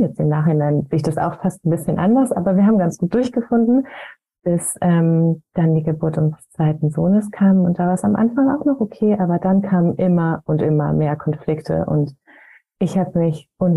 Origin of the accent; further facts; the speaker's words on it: Lower Saxony, Germany; Ich komme aus der Nähe von Hildesheim. In einem ganz kleinen Dorf wohne ich.